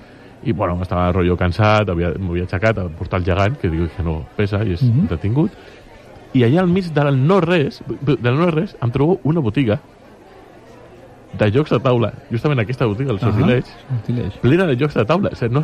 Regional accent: Valencian Community, Spain; No, som valencians.

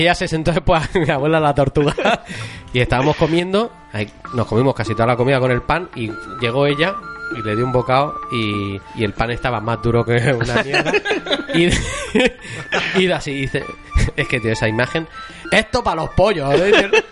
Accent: Orihuela, Valencian Community, Spain; A ver, tú eres de Alicante, yo soy Orihuela. Allí por lo menos mi abuela dice mucho lo de esto para los pollos

